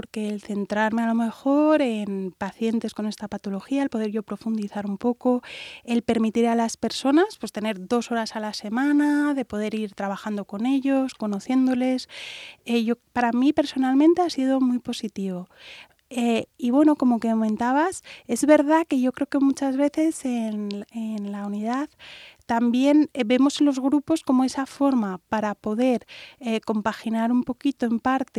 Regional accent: Comillas, Cantabria, Spain; also born or lived in Madrid; Soy de Comillas, un poquito un pueblo. Bueno, ¿sí? He vivido en Madrid, pero nací en Comillas, un pueblecito precioso que creo que vale la pena visitar. Pero bueno, hice la residencia en Santander

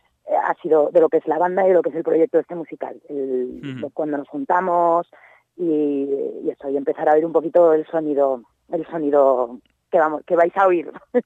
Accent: Netherlands; también pasé mi infancia y mi adolescencia en Holanda

